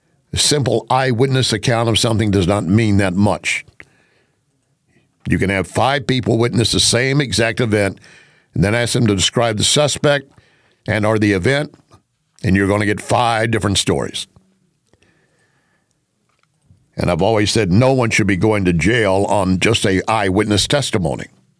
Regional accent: Texas, United States; You want to take it as Texas BS? Okay, you're entitled. I'm from Texas.

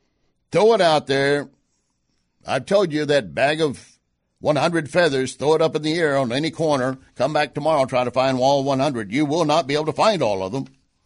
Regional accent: Texas, United States; I'm just saying, you know, being a Texan and Oklahomans up there, you sooner, there's a lot of rural parts in Oklahoma.

